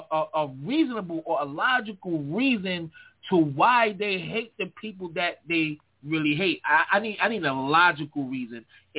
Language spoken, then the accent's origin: English; United States; And I'm proud to say that I am Black American. I've always been proud to be Black.